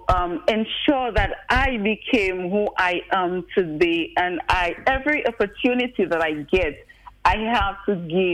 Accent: Liberia; And I was raised in a single parent family for most of my life. Well, I grew up in Liberia, and I spent some time overseas, of course, with studying, and I worked overseas for a few years as well

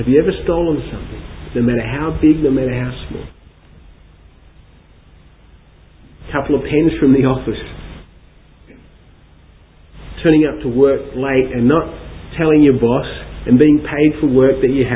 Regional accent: Australia; Sometimes when I'm there and people find out I'm Australian, they say, hey, go home.

